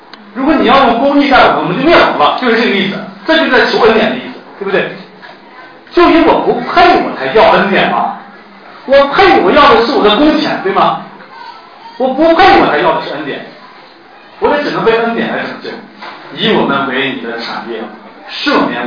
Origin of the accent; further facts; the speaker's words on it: China; 我毕竟我们都是中国人